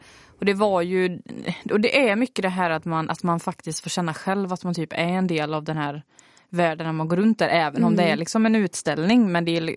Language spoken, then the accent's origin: Swedish; Västra Götaland County, Sweden; now in Kalmar, Sweden; Jag kommer från Västra Götaland. Men vi går ju på universitetet i Kalmar. Så jag är en ganska bra bit hemifrån just nu.